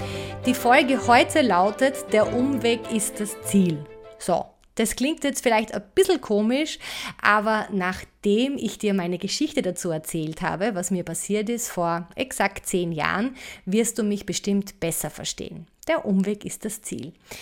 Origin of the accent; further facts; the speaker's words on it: Vienna, Austria; Ich komme ja aus Wien und habe hier in Wien auch studiert und gearbeitet